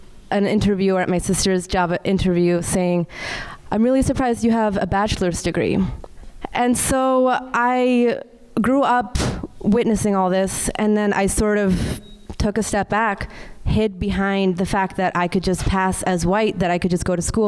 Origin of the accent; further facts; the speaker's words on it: Chile; moved away; I am from Chile, and so I'm from a really small village in Chile, actually. And so when we immigrated here in 1996, it was me and my mom, my dad, my siblings, who are much more brown than me.